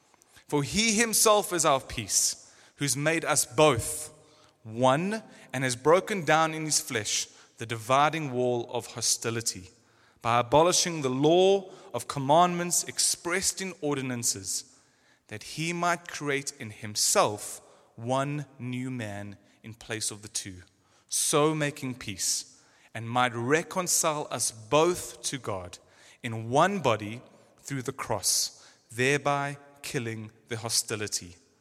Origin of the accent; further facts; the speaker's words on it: South Africa; now in London, United Kingdom; That me as a South African would be petrified